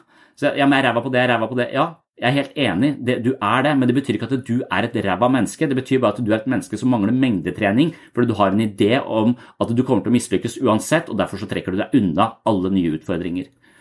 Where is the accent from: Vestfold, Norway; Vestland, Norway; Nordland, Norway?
Vestfold, Norway; Tønsberg; jeg flyttet fra Tønsberg, hvor jeg vokste opp, til militæret, og når jeg flyttet fra militæret til Danmark